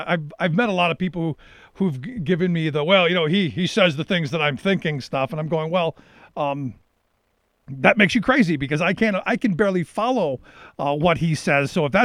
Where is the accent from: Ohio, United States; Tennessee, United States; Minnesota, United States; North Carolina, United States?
Ohio, United States; Cleveland; I grew up in Cleveland, which was at the time, you know, back in the 70s, was a very racially segregated city.